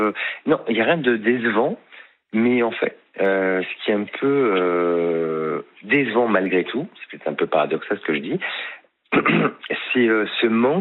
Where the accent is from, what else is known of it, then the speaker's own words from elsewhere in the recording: Paris, Île-de-France, France; now in Marseille, France; je suis parisien, mais je suis installé à Marseille.